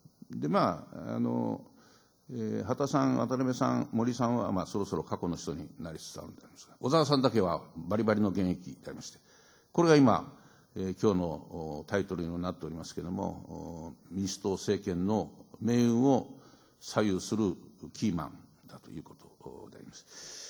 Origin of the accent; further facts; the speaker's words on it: Yamaguchi, Japan; この人はたまたま私と同郷の山口県出身なもんですから